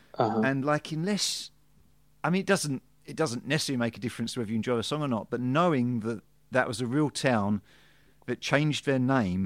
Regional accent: England, United Kingdom; as an English guy, I don't know what Puget Sound means.

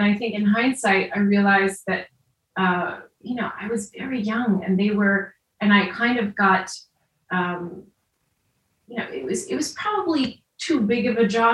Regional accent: United States; I feel very lucky because I was raised in America and went to, the university here.

